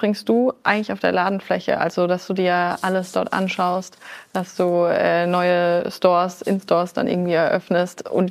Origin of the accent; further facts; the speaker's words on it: Sinsheim, Baden-Württemberg, Germany; now in Mannheim, Germany; ich komme aus Sinsheim. Das muss man wissen, wenn man da jetzt hier zuschaut. Das ist so 60 Kilometer von Mannheim weg. Ich wohne jetzt schon lange in Mannheim. Ich habe hier studiert.